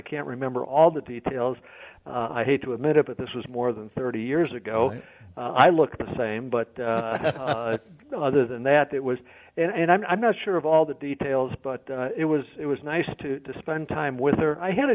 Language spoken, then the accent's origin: English; Chicago, Illinois, United States; she knew that I was from Chicago.